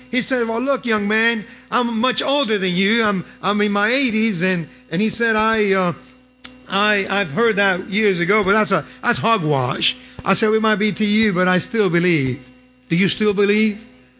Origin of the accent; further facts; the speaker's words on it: New York, United States; we grew up in Greater New York